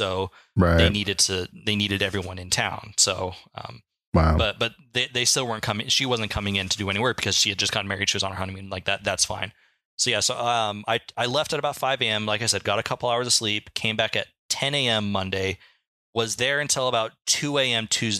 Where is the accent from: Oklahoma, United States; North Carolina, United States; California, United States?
California, United States; Anaheim; I grew up in Southern California. I actually grew up in Anaheim, but I was born before the Anaheim Ducks were a franchise.